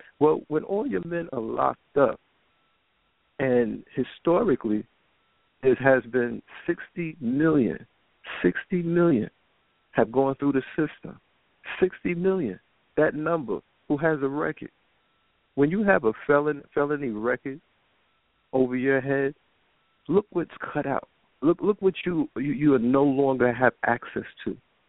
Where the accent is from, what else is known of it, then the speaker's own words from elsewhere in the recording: Harlem, New York, United States; I'm from Harlem. I'm from New York.